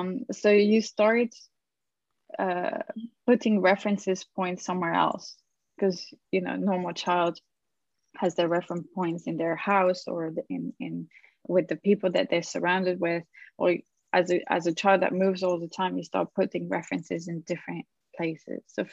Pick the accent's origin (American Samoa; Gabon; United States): Gabon; also born or lived in France; I usually say that, you know, my parents are Italian. I was born in France and I grew up in Gabon